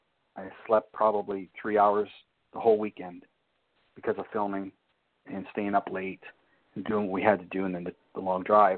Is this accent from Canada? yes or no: yes; Sarnia, Ontario, Canada; He's from my hometown, Sarnia, Ontario.